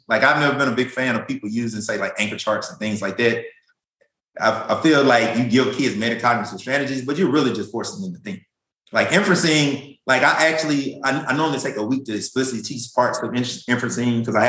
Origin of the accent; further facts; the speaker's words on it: Mississippi, United States; I'm from Mississippi. And I work in Texas, and I'm telling the kids, you know, I'm from Mississippi